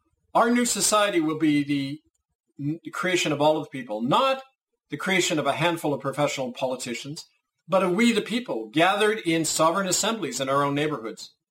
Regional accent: Winnipeg, Manitoba, Canada; For I grew up on Winnipeg streets, and I know firsthand the crushing effects of intergenerational poverty and genocide.

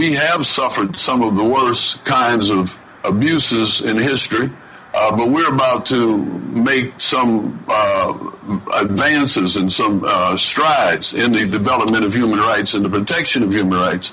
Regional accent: Detroit, Michigan, United States; I'm from Detroit initially, and we've seen a lot of oppression there historically as well as currently.

